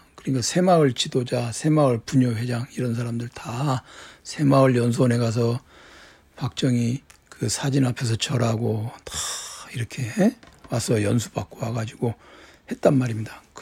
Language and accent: Korean; Jeolla, South Korea; 저 전라도 사람이라고 해서 김대중 전 대통령 김대중 지지자 아니었어요.